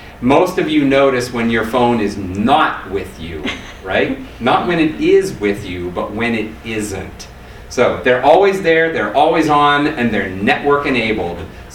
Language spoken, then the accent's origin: English; New Orleans, Louisiana, United States; I'm from New Orleans in a good big storm, you know, but out here, people are like, oh, wow, it's really raining.